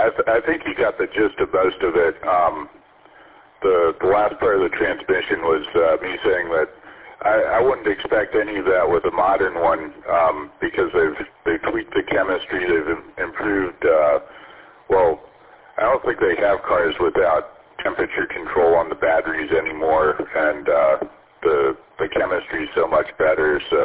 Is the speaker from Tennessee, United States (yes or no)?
yes; Tennessee, United States; I'm on vacation from Tennessee.